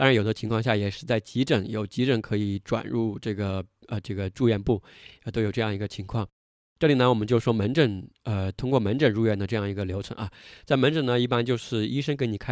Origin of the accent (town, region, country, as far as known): China